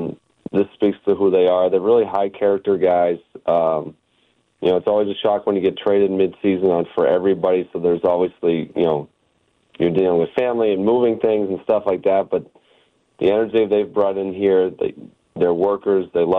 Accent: Northeast, United States; I grew up in the Northeast, so I do like hockey.

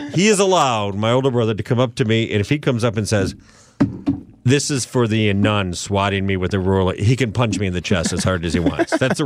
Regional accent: Ann Arbor, Michigan, United States; Growing up in Ann Arbor, went to St. Thomas Catholic School, and I must have been fifth or sixth grade

